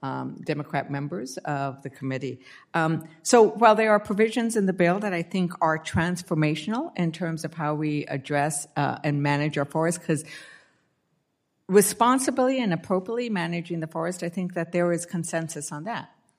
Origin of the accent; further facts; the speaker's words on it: New Mexico, United States; devastated my home state of New Mexico and lands I hold dear.